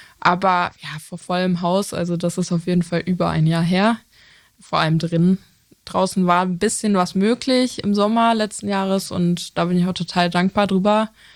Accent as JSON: {"language": "German", "town": "Lippstadt", "region": "North Rhine-Westphalia", "country": "Germany", "tie": "born or raised there", "said": "Ich komme aus Lippstadt. Das ist zwischen Soest und Paderborn."}